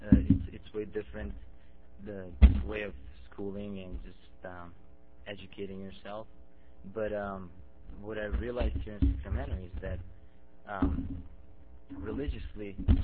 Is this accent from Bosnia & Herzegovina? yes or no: yes; Bosnia & Herzegovina; I'm from Bosnia.